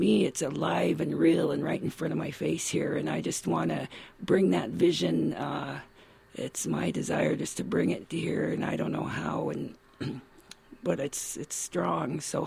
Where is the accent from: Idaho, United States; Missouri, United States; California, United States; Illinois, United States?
Idaho, United States; Coeur d'Alene; also born or lived in Spokane; I grew up in Coeur d'Alene, Idaho, and Spokane, and so I didn't grow up on the reservation. We grew up in Spokane with my grandma